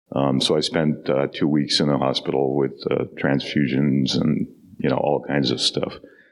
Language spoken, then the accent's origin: English; Russia; now in United States; I was born and raised in Russia